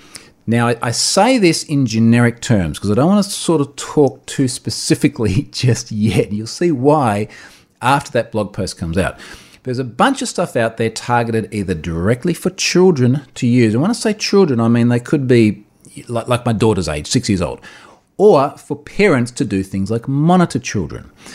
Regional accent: Australia; I'm Australian

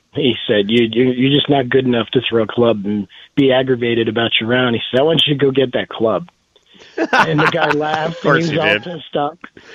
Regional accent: Chicago, Illinois, United States; I had the same growing up in Chicago, just like you, you know, I'm just a little bit older than you

